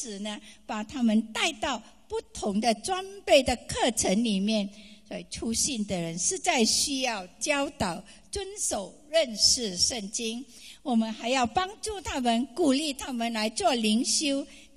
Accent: Malaysia; now in Australia; 我是从马来西亚来的哈

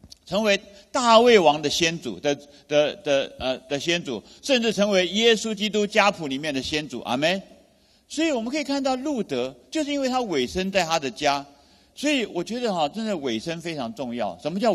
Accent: Taiwan; 我跟你讲，我从台湾来哈，台湾很多年轻人现在不想要结婚

